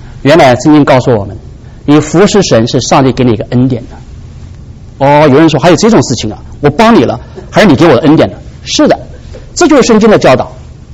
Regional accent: China; 你知道我们中国人啊，都知道有一句话叫为人民服务啊，是不是？

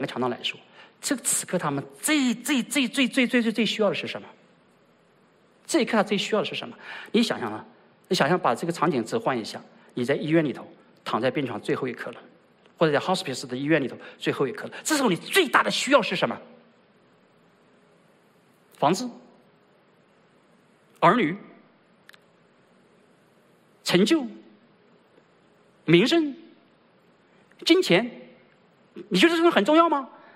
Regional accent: China; 我们中国人说士可杀不可辱

